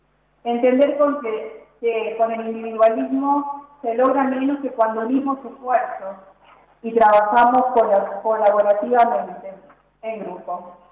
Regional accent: Argentina; el derecho de cada uno de nosotros, como argentinos, para poder participar

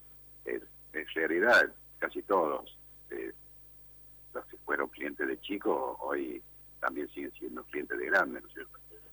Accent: Freyre, Córdoba, Argentina; now in Brinkmann, Argentina; En Freire, Sí, yo soy de Freire.

